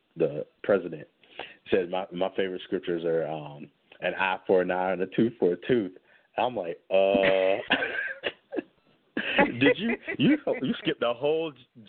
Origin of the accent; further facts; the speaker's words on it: Norfolk, Virginia, United States; I actually grew up where I grew up in Virginia. I have, besides my family having a pretty strong sense of self, in 35th Street in Norfolk, Virginia, it's a largely black Muslim community.